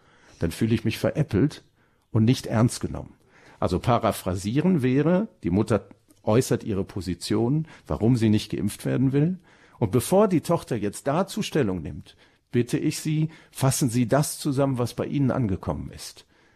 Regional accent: North Rhine-Westphalia, Germany; wie man das bei uns im Ruhrgebiet so sagt, einen rausgehauen.

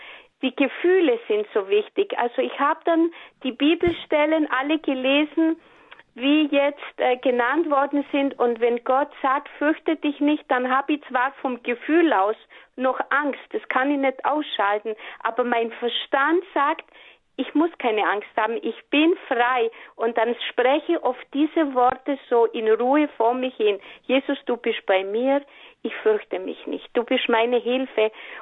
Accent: Greece; now in Germany; Aber ich fliege deswegen in 6 Wochen trotzdem wieder in meine Heimat nach Griechenland.

